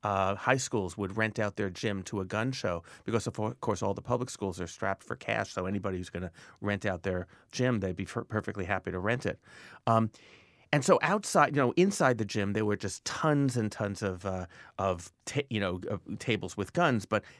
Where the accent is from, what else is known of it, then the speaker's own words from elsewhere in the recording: New York, United States; well, I'm a sociologist from New York.